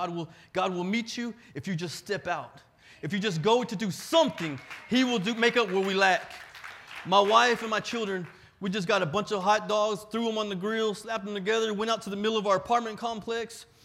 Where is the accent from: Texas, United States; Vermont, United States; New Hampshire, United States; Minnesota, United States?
Texas, United States; Temple; now in Houston, United States; I grew up in Temple, Texas. My wife, she grew up a little past Dallas. So, you know, we lived in Houston area since 2009. We actually moved into Houston in June this year.